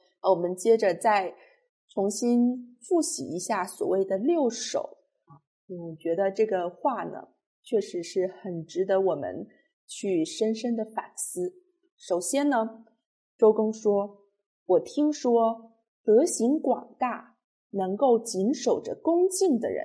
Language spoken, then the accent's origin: Chinese; China; 对于我们中国人的民族性格的养成是有深远的影响的